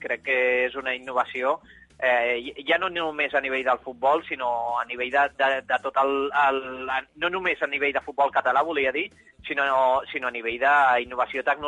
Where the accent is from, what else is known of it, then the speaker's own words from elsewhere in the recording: Catalonia, Spain; per la gent que som del Maresme